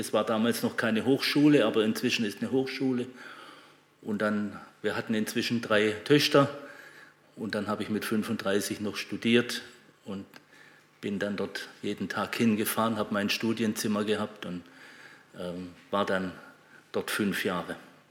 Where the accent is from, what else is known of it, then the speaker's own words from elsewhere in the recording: Sindelfingen, Baden-Württemberg, Germany; nachdem ich zunächst im Schwabenland geboren bin, in Sindelfingen. Das ist meine Heimatstadt. Dort bin ich in meinem Elternhaus geboren